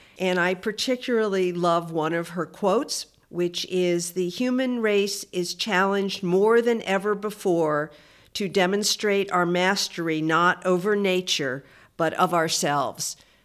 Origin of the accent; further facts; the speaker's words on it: Philadelphia, Pennsylvania, United States; And I grew up in Philadelphia, and we went to the New Jersey seashore.